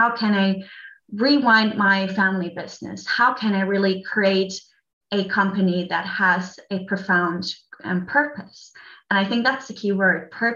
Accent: Munich, Bavaria, Germany; English is a second language; And I grew up in Munich, where I experienced the refugee wave of 2015.

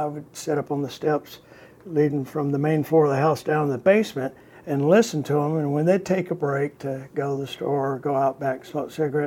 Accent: Rome, Georgia, United States; Dad was a radio engineer at one of the most powerful radio stations in the Southeast. They were a 50,000-watt station, a WRGA from Rome, Georgia.

